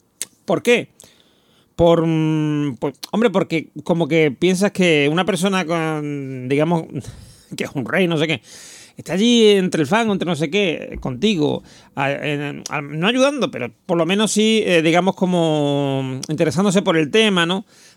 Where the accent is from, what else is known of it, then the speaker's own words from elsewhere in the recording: Andalusia, Spain; en 47 años que llevo en este mundo y siendo andaluz